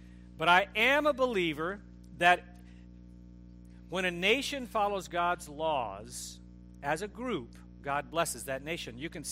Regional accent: Eureka, California, United States; I grew up in Northern California. In fact, we moved to Eureka, almost to Oregon. My dad was a pastor in 1957.

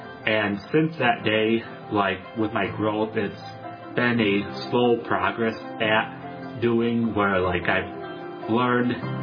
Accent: Coleman, United States; it all started in a youth group from my hometown Coleman, where I asked the youth pastor about giving my heart to the Lord

